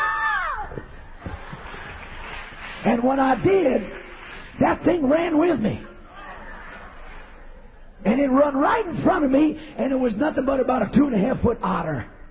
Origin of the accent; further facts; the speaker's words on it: New York, United States; I'm from New York. I'm not Daniel Boone's mother. I'm from New York.